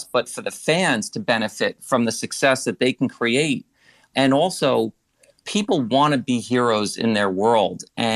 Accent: New York, United States; I'm from New York. So I have a tough time saying water.

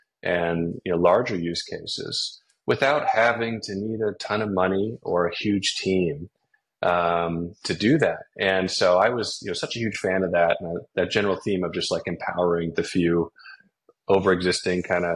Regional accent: Los Angeles, California, United States; But I grew up around Los Angeles, around Hollywood, and I was always around people who are screenwriters and directors

